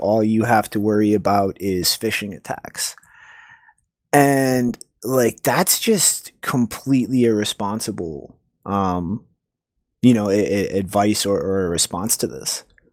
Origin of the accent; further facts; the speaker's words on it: Ireland; Excuse me, I'm Irish.